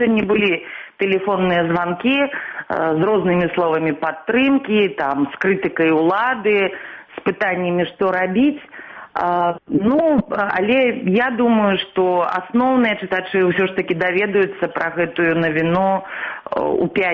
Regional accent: Minsk, Belarus; born there; Ну, я нарадзілася ў Мінску, закончыла Беларускі дзяржаўны універсітэт, факультэт журналістыкі.

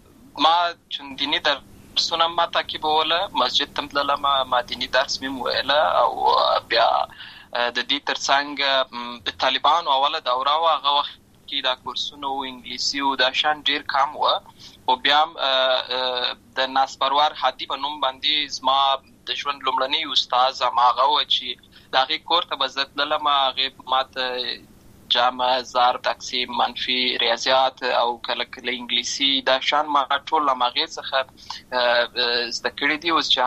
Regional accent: Lashkar Gah, Helmand, Afghanistan; زه په اصل کې د اروزګان ولایت یم، اما زه په هلمند ولایت لشکرګاه کې پیدا شوی یم، اما د لوی سوی یم.

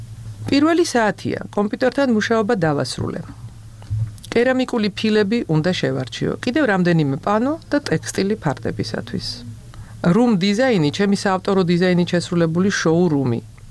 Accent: Tbilisi, Georgia; კოსტავას ქუჩაზე გავიზარდე. აკადემქალაქის მიმდებარე ტერიტორია ჩემი სახლის უკანაა. ბავშვობაში ხშირად მიფიქრია, რომ ეს უბანი იმსახურებდა კეთილგონიერ განაშენიანებას.

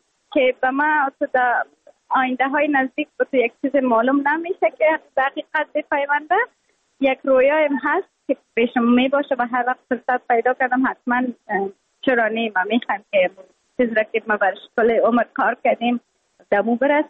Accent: Afghanistan; moved away

